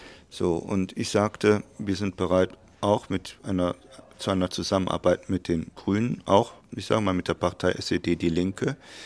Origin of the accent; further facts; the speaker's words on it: Rhineland, Germany; born there; Als Rheinländer, gebürtiger Rheinländer, sagt man immer, it is noch ever jod je jange, es ist noch immer gut gegangen.